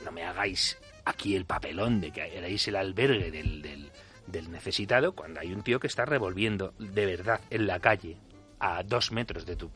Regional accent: Madrid, Community of Madrid, Spain; Yo soy de La Rosilla y te prendo fuego al parque temático.

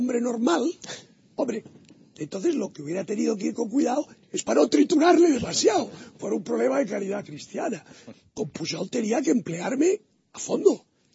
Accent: Catalonia, Spain; yo, como catalán que soy

